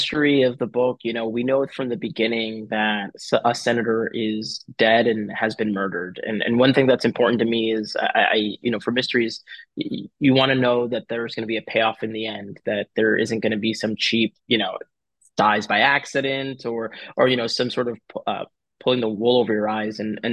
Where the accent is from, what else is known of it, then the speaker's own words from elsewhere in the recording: Miami, Florida, United States; So I grew up in Miami, Florida. I'm a first generation American to parents who are immigrants from Ecuador and the Dominican Republic, respectively.